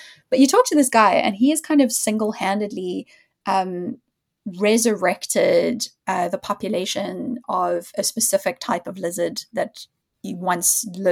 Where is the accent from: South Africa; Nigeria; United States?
South Africa; now in London, United Kingdom; I think we were so lucky, both of us growing up in South Africa, being so exposed to actual wild spaces